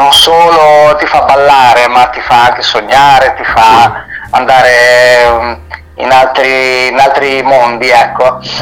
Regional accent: Emilia-Romagna, Italy; qui a Faenza, qui vicino dalle mie parti, io sono romagnolo

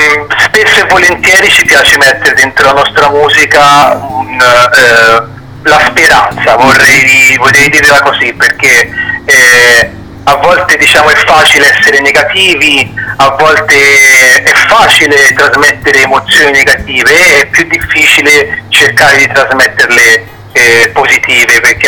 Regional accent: Pisa, Tuscany, Italy; noi siamo di Pisa

